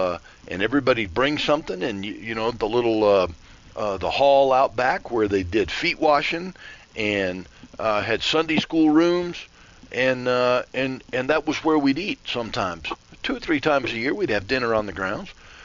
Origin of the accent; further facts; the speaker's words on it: Florida, United States; I'm 57, and I remember growing up in Central Florida.